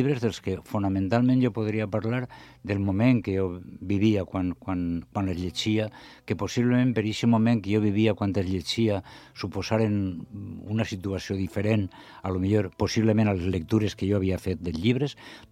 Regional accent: Chestalcar, Valencian Community, Spain; first language Spanish; Catalan is a second language; Jo vinc de llengua castellana, de cultura castellana. Jo soc de Xestalgar, un xicotet poble de la Serania Valenciana, que parlem castellà, no?

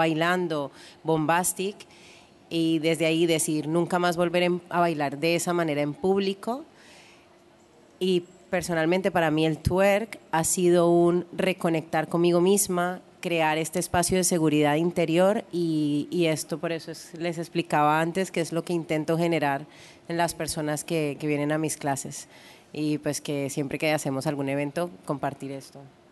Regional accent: Cali, Valle del Cauca, Colombia; yo soy de Cali, Colombia, y en Cali es una ciudad que vibra música, que vibra salsa

